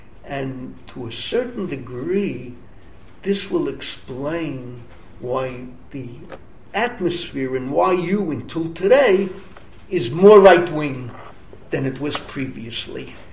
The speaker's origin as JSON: {"language": "English", "country": "United States", "tie": "born or raised there", "said": "And then I'm an American-born kid. We grew up, we achieved."}